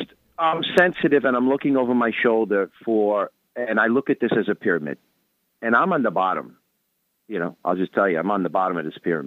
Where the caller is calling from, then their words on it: Bronx, New York, United States; Calling from the Bronx